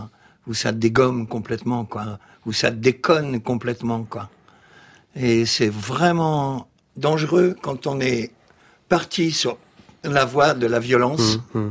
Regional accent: Belgium; Moi, je suis belge.

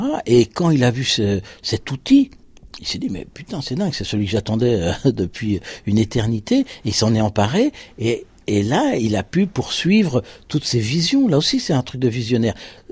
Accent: Nantes, Pays de la Loire, France; born there; je suis né à Nantes quand même, pays de Jules Verne

